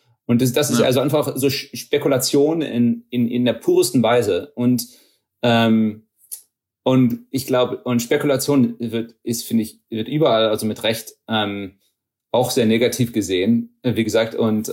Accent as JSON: {"language": "German", "region": "Texas", "country": "United States", "tie": "born or raised there", "also_born_or_lived": "Germany", "said": "ich bin so ein bisschen in Deutschland, ein bisschen in Amerika aufgewachsen, also eher in Amerika. Meine Familie kommt aus Niedersachsen. Ich bin in Texas aufgewachsen. Mein Vater ist Wissenschaftler und in Deutschland würde man sagen, ich habe einen Migrationshintergrund hier in Amerika."}